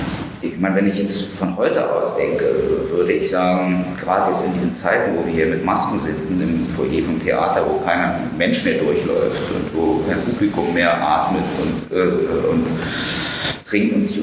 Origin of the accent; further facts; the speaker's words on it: East Germany, Germany; Also ich komme aus dem Osten.